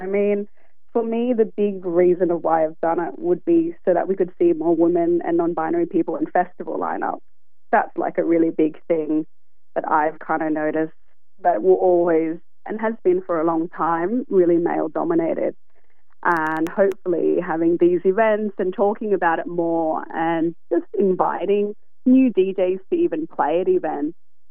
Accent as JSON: {"language": "English", "country": "Australia", "said": "So I'm Australian, but my parents both come from Cambodia."}